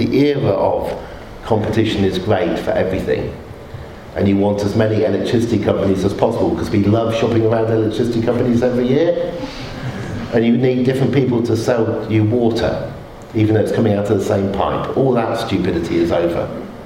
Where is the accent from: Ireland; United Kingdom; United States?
United Kingdom; Oxford, South East England; I grew up in Oxford, and I was a geek.